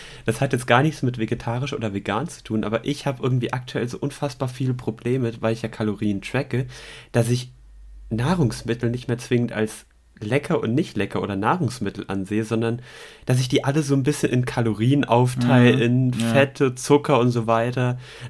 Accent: Swabia, Germany; Ich bin Schwabe und geizig.

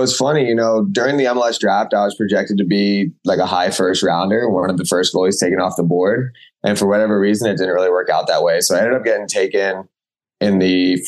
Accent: Tampa, Florida, United States; I had a team in my hometown, the Tampa Bay Rowdies, who I had trained with before.

